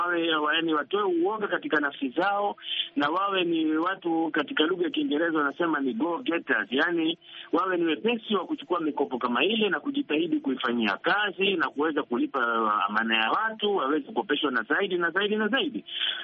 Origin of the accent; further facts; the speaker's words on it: Tana River County, Kenya; kule kwetu Tana River